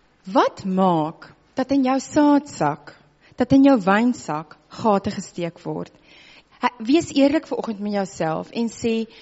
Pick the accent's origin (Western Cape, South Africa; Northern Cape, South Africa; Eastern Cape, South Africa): Western Cape, South Africa; Hopefield; now in Stellenbosch, South Africa; Ek kom uit Hopefield uit, ons het, voordat ons op Stellenbosch nou geblei het, in Hopefield geblei